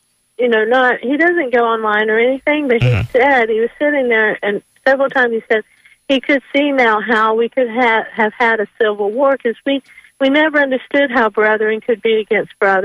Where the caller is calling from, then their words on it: Lakeland, Florida, United States; I'm calling from Lakeland.